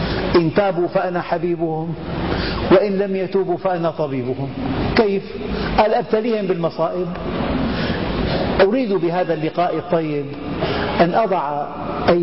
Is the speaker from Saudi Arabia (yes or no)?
no; Syria; لذلك في بالمستشفيات غرفة تسمى عندنا في الشام غرفة العناية المشددة